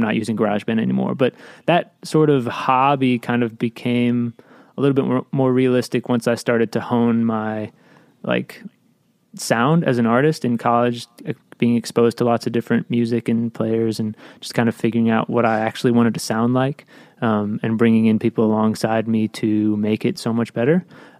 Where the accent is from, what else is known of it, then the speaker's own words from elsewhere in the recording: Chicago, Illinois, United States; But I grew up in Chicago, and my father is a orchestral composer.